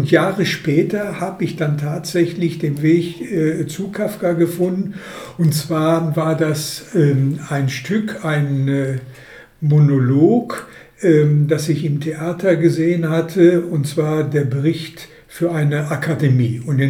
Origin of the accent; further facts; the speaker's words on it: Hagen, North Rhine-Westphalia, Germany; Ja, ich komme aus Hagen und bin mit der Literatur verbandelt seit den frühen 80er Jahren.